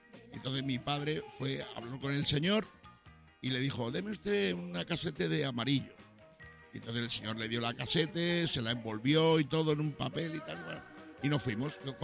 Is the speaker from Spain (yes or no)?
yes; Badajoz, Extremadura, Spain; also born or lived in Madrid; cuando vivíamos en Madrid, íbamos a Extremadura, porque yo soy extremeño, soy de Badajoz.